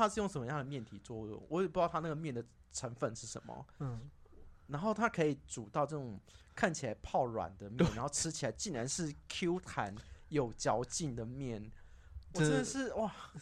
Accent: Taiwan; 我们台湾人真的非常的冷漠

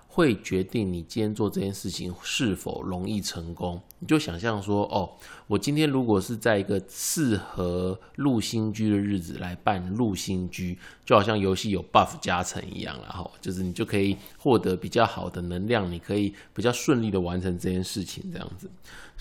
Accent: Miaoli, Miaoli County, Taiwan; 或者是像我老家苗栗啊

